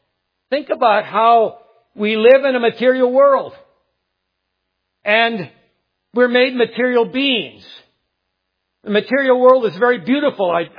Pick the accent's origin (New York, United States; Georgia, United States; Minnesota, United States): Minnesota, United States; Duluth; I grew up in Duluth, Minnesota